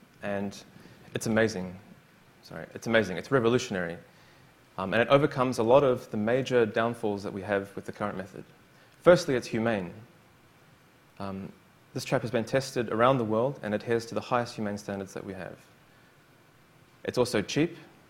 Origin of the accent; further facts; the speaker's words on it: New Zealand; Now, as a New Zealander, well, I'm really proud to be a New Zealander.